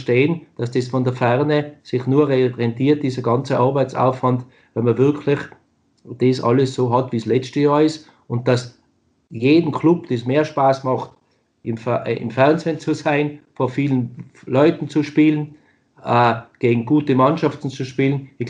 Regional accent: Austria; ich bin ein Österreicher, der es geschafft hat, in Deutschland zu spielen.

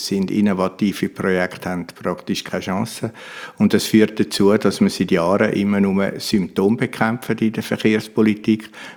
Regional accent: Rümlang, Zurich, Switzerland; ich komme aus Rümlang

